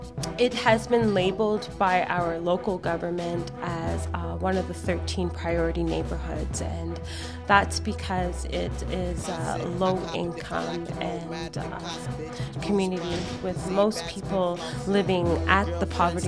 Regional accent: Toronto, Ontario, Canada; I grew up in Thorncliffe, and so I know what it is to be a youth in this community. Flemington and Thorncliffe Park is a first and second immigrant settlement community.

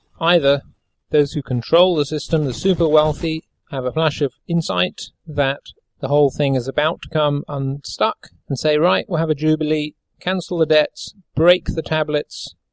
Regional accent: United Kingdom; When I tell people in Bangladesh that I am British, they say, oh, England

